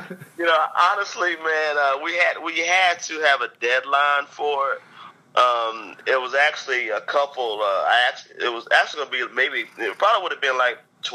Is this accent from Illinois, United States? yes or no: no; North Carolina, United States; Man, you know, growing up in North Carolina, man, we were always hip.